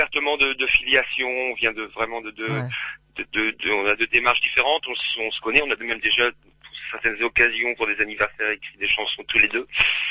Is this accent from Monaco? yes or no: no; Normandy, France; en sachant que chez nous en Normandie, un coup de tut, c'est aussi un coup de rouge.